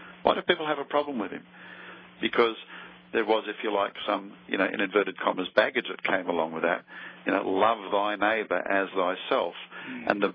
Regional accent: Australia; my home country of Australia

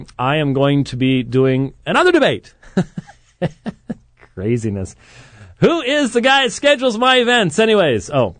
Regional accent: Minneapolis, Minnesota, United States; And then in October, going to be up in Minneapolis, my hometown, conference up there on the Doctrines of Grace

